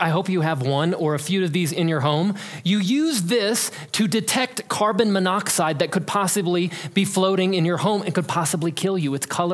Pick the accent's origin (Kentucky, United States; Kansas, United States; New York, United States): Kansas, United States; Growing up in Kansas, we had tornado warnings that would sound when a tornado was coming.